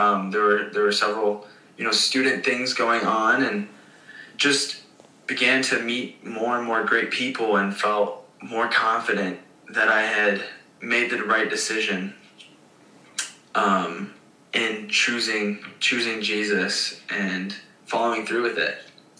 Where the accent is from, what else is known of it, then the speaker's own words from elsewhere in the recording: Michigan, United States; also born or lived in Northwest Indiana; So I moved from Southwest Michigan to Northwest Indiana, attended college there, and got connected to a church very quickly, but wasn't even as involved in the church here as I was back home.